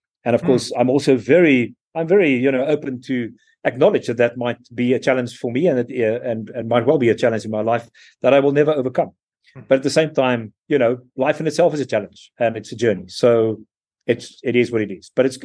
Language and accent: English; South Africa; So I absolutely love being a South African.